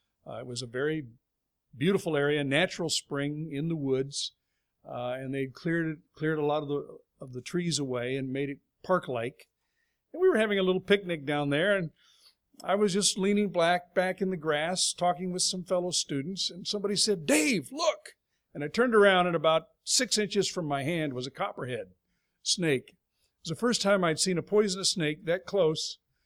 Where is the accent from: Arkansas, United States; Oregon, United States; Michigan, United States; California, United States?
California, United States; Los Angeles; I remember going to Ambassador College in the woods of Texas, and I was from Los Angeles, from Southern California, and I was looking forward to getting out of the big city and going to the country.